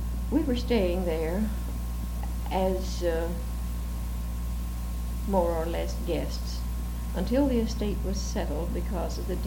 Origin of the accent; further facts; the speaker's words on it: Florida, United States; also born or lived in Kentucky; now in Tacoma, United States; I was born in Kentucky and went to Florida as practically an infant. Was educated in the public schools and private schools in Florida.